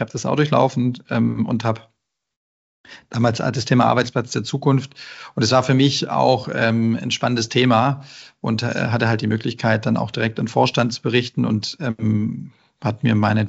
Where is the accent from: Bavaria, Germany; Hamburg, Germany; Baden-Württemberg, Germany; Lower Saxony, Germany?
Baden-Württemberg, Germany; Und als Schwabe ist man da vielleicht mal zurückhaltender